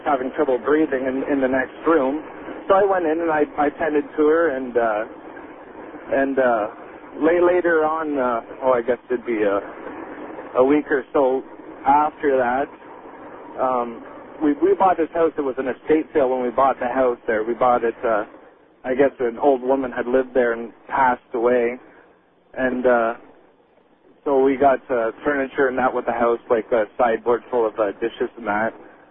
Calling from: Kingston, Ontario, Canada; I'm calling you from Kingston, Ontario, Canada.

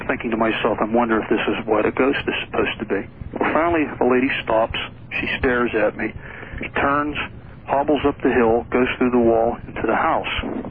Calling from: Pennsylvania, United States; I'm calling from Pennsylvania.

